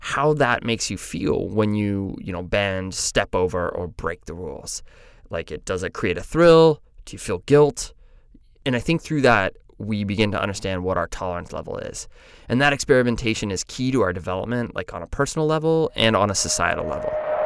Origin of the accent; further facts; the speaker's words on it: Des Moines, Iowa, United States; And I was from Des Moines, Iowa, but I didn't actually know how to pronounce Des Moines.